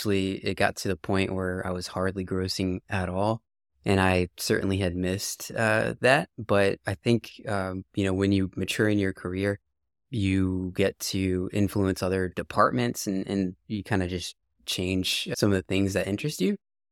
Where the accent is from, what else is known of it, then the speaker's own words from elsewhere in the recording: Texas, United States; So I'm this kid from Texas, never been to Chicago, never driven through snow